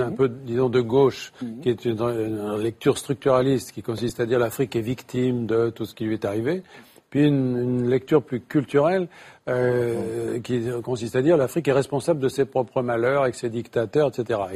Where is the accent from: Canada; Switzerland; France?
France; Je suis français, j'ai une autre position, si je peux dire, historique.